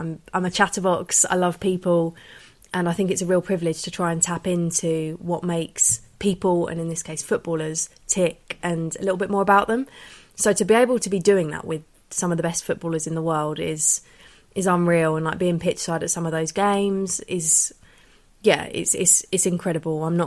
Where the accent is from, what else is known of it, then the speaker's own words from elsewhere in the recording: Watford, East of England, United Kingdom; although I'm further away from Watford than I ever have been the rest of my life